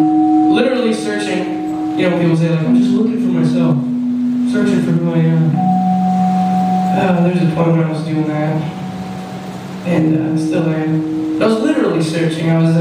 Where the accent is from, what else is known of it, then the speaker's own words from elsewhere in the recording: Columbus, United States; We're from Columbus.